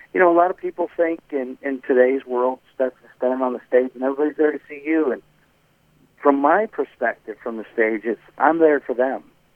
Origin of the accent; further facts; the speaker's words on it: Corning, Iowa, United States; also born or lived in Creston, United States; I was born in Creston and lived the first 4 years of my life right there in Corning.